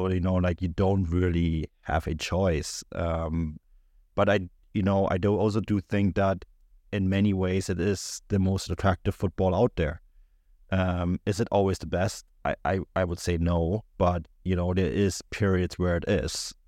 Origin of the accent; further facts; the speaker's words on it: Munich, Bavaria, Germany; I didn't have a choice. I grew up in Munich.